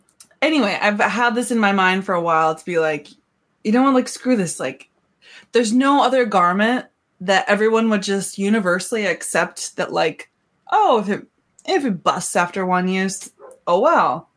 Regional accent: Montana, United States; So funny because like growing up in Montana, Seattle is the closest big city. And so.

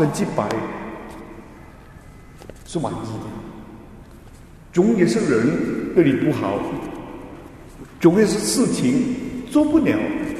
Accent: Hong Kong; born there; 我相信其中一部分是因为我出生的时候刚是日本人占领香港，我在我的妈妈的肚里面

